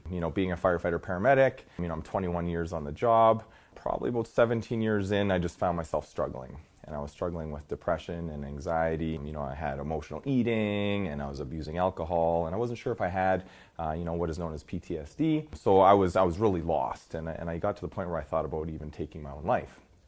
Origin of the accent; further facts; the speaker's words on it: Alberta, Canada; So I'm from Alberta, Canada